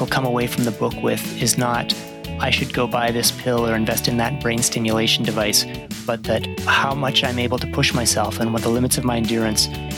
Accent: Toronto, Ontario, Canada; also born or lived in United States / Australia / United Kingdom; my age is 43. I'll be turning 44 later this year. I was born in Toronto, Canada. And although I spent about 20 years living away in the US and Australia and Britain, I'm now back in Toronto.

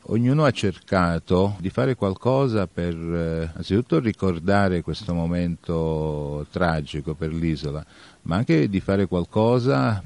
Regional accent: Naples, Campania, Italy; born there; Io sono nato a Napoli, ma mio papà era lampedusano.

